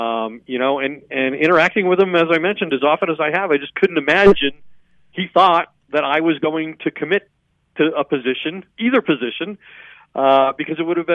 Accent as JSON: {"language": "English", "town": "Longmont", "region": "Colorado", "country": "United States", "tie": "born or raised there", "said": "because of my history in Colorado, growing up in Longmont, going to high school there, I applied to CU, got accepted to CU, chose to go to Northern Colorado"}